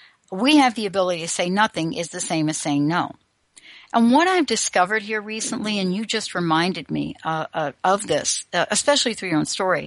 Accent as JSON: {"language": "English", "town": "Bronx", "region": "New York", "country": "United States", "said": "I'm ordinary. I come from the Bronx. I barely graduated high school."}